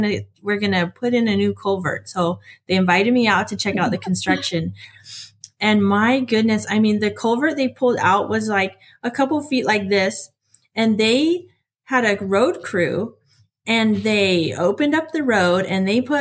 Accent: West Seattle, Washington, United States; Yep, I'm from West Seattle. All right. Yep. So, you know, that's where we're from.

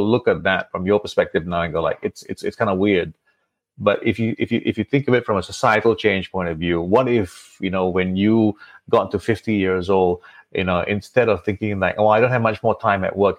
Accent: Malaysia; I'm a Malaysian, so I had trouble getting a visa to come to Australia

